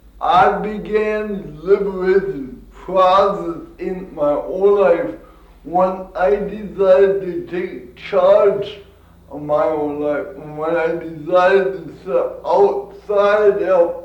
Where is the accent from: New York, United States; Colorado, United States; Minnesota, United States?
Minnesota, United States; Minneapolis; I'm from Minneapolis, Minnesota.